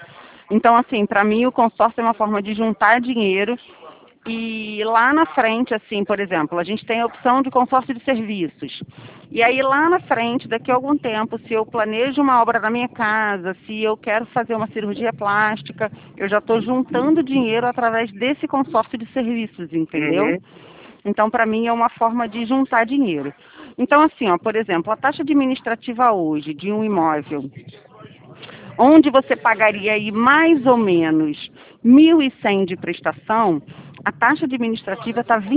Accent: Rio de Janeiro, Brazil; Eu sou do Rio de Janeiro. Então, assim, eu não sei se na sua cidade você passa por isso que aqui no Rio de Janeiro a gente passa

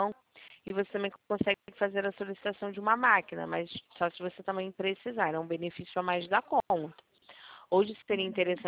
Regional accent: Rio de Janeiro, Brazil; a gente é do call center do Rio, eu sou do Rio.

